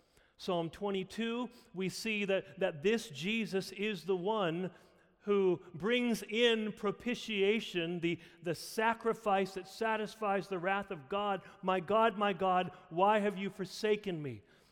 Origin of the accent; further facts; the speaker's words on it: South Dakota, United States; I mean, I'm from South Dakota. Spices were like salt and pepper.